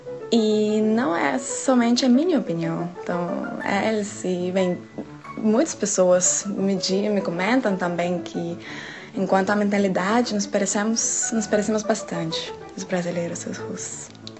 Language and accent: Portuguese; Moscow, Russia; Portuguese is a second language; now in Düsseldorf, Germany; sou russa de Moscou, mas agora estou estudando e trabalhando em Alemanha, na cidade de Düsseldorf.